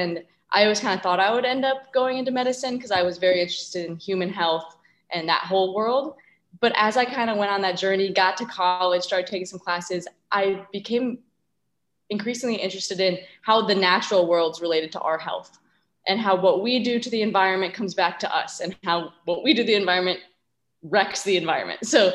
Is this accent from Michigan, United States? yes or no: yes; Michigan, United States; So I grew up in Michigan, and Michigan's a very nature oriented state, I guess you could say, surrounded by the Great Lakes.